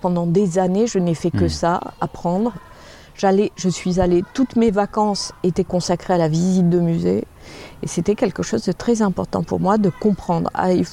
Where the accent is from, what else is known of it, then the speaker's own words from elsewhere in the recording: Salon-de-Provence, Provence-Alpes-Côte d'Azur, France; moved away as an adult; Je viens de Salon de Provence.